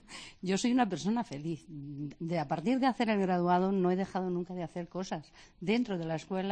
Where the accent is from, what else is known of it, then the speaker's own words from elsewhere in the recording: Viveiro, Galicia, Spain; Bueno, yo soy de Vivero, pero de una aldea de al lado de Vivero, no de Vivero.